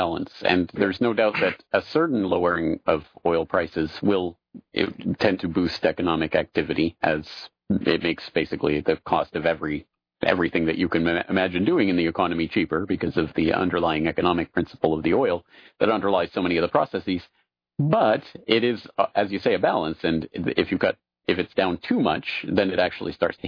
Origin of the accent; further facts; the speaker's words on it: Alberta, Canada; I'm from Alberta in Canada, the Texas of the North.